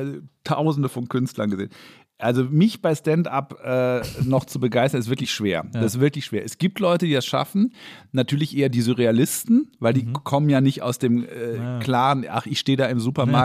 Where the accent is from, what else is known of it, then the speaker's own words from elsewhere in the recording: Germany; wir mussten uns ja in London auch immer anpflaumen lassen als Deutsche